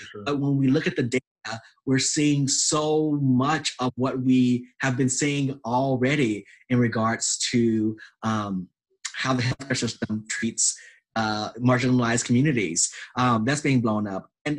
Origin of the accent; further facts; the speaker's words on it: Louisiana, United States; And I'm from Louisiana, and so much of our cultural to Louisiana, it's all about ancestry and heritage and what stories are behind.